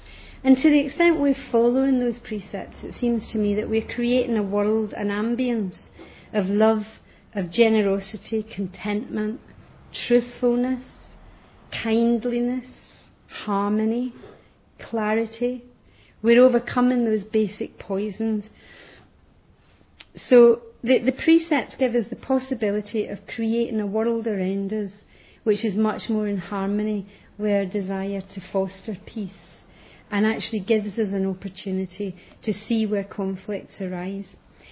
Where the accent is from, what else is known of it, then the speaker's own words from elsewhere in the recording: Glasgow, Scotland, United Kingdom; as a Glaswegian, we love the one-liner.